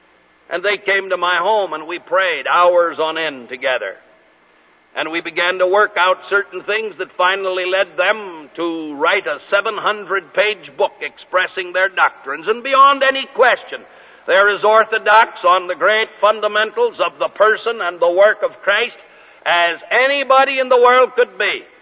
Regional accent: California, United States; I was brought up in California as a boy where I lived, within 50 miles of the headquarters of the Seventh-day Adventists.

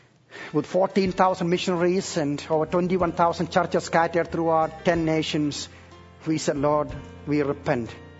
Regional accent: South India, India; now in United States; I grew up in southern part of India where we have coconut trees like you have in Hawaii.

